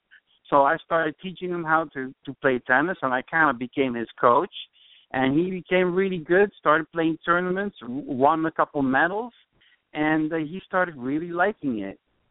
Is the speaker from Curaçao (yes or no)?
yes; Curaçao; I'm originally from the Dutch West Indies, which is in Curacao.